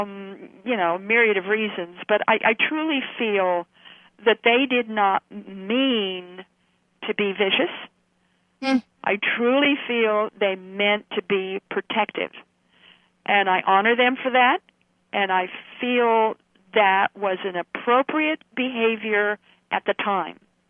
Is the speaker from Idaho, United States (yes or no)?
yes; Idaho, United States; You know, I was, well, heaven's sake, I was from Idaho.